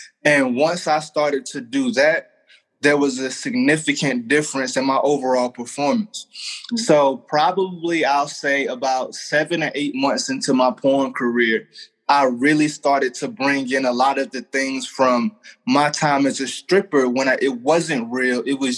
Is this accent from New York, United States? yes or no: no; Raleigh, North Carolina, United States; So I'm from Raleigh, North Carolina.